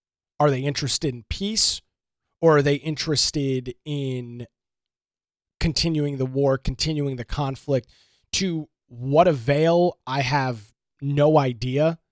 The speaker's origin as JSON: {"language": "English", "country": "United States", "said": "at least to me as an American, me as an American voter, me as an American citizen"}